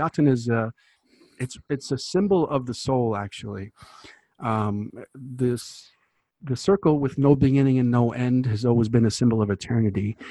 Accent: New York, United States; which I had been going to my whole life. I grew up in New York

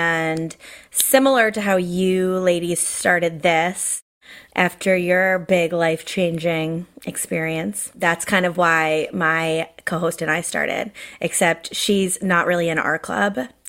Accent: Massachusetts, United States; So I grew up outside of Boston, went to prep school, as many do, went away to private university, and then got a job in advertising in the Boston area.

